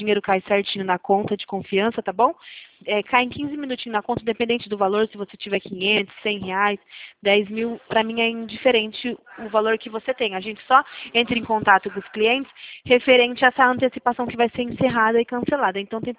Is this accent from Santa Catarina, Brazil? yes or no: no; São Paulo, Brazil; Eu sou daqui de São Paulo.